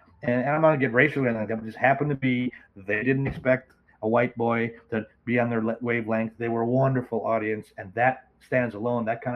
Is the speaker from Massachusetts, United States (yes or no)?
no; Milwaukee, Wisconsin, United States; I grew up in Milwaukee. My neighborhood was very multicultural, multiracial. We had a Muslim contingency. We had African-Americans. We had Spanish. We had Asian.